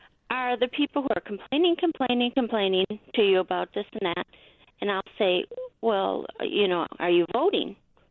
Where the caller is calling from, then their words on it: Wisconsin, United States; I'm from calling from Wisconsin.